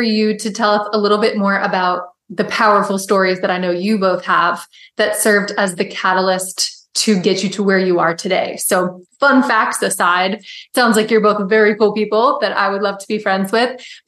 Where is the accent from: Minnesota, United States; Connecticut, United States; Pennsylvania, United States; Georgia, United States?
Pennsylvania, United States; I'm one of those kids who grew up like listening to musicals, and I'm from Pennsylvania, born and raised.